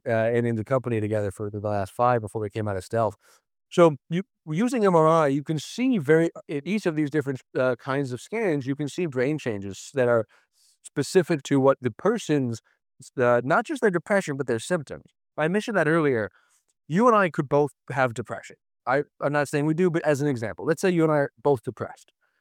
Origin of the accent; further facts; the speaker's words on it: Florida, United States; I'm from Florida. I love the ocean. I scuba dive.